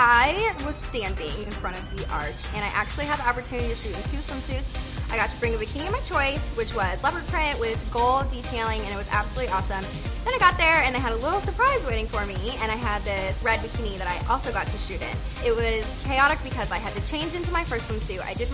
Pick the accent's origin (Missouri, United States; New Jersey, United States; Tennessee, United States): Missouri, United States; Kansas City; I am from Kansas City, Missouri, and this is my first year as a St. Louis Rams cheerleader.